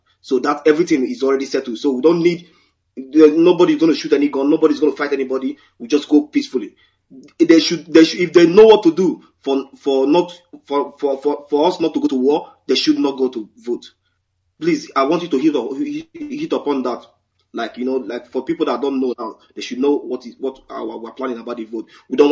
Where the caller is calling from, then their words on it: Gothenburg, Västra Götaland, Sweden; I'm calling from Gothenburg, Sweden.